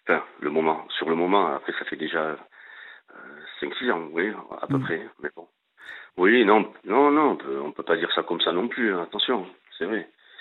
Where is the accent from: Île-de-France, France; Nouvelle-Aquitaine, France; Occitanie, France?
Nouvelle-Aquitaine, France; depuis tout pitchoun, comme on dit chez nous au Pays Basque, tout pitchoun